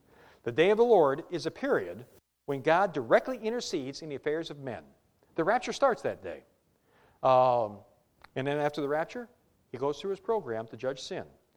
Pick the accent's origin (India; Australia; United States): United States; Detroit, Michigan; Now, I'm from Detroit. Growing up in Detroit, there was the Rust Belt.